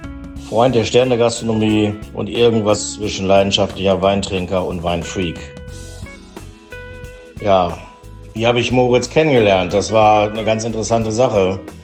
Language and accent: German; Rinteln, Lower Saxony, Germany; ich bin Luftlinie 300 Meter von Stadt Kassel in Rinteln an der Weser aufgewachsen. Da ist mein Elternhaus